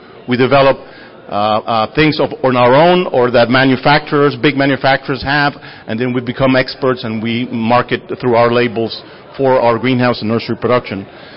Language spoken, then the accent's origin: English; Honduras; moved away as an adult; I'm originally from Honduras, from Central America.